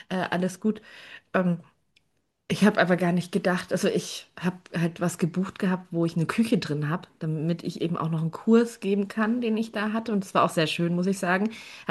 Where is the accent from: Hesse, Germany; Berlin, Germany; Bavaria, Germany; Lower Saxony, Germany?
Hesse, Germany; Frankfurt; da wohnt noch meine Tante, meine Oma, mein Opa. Genau, und ist auch meine Heimat.